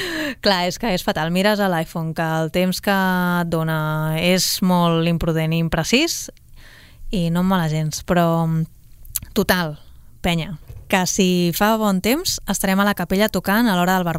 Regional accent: Sabadell, Catalonia, Spain; Nosaltres som de Sabadell

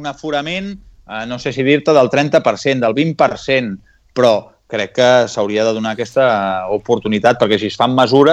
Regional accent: Sabadell, Catalonia, Spain; per la gent que som de Sabadell

